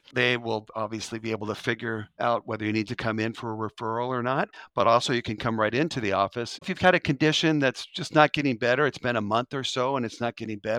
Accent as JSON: {"language": "English", "region": "Colorado", "country": "United States", "moved": "as an adult", "said": "I'm in the Midwest because I came from Colorado to go to med school in Michigan."}